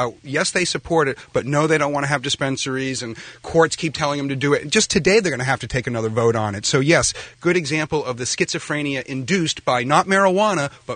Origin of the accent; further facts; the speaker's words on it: New England, United States; I'm from New England.